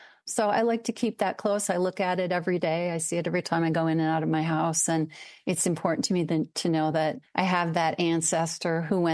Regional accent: Eau Claire, Wisconsin, United States; And then I found this cemetery in my hometown, Eau Claire, which I had no idea was there, that was attached to the old asylum.

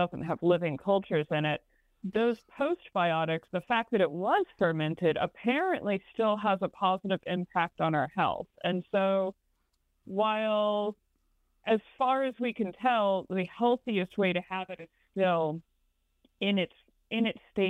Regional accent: Colorado, United States; also born or lived in Iowa; now in US South; I grew up in Colorado where we did not eat pork hocks, but my family is Southern. I live in the South now, and I lived in Iowa, so I've eaten a lot of pork.

